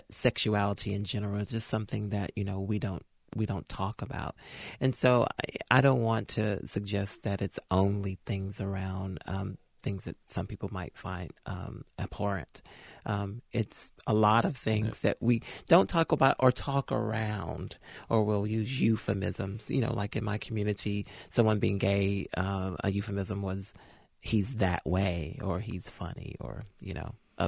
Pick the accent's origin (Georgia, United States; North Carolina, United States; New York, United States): North Carolina, United States; Hickory; You know, when I grew up in Hickory, we had three denominations, Baptist, Methodist, and Pentecostal.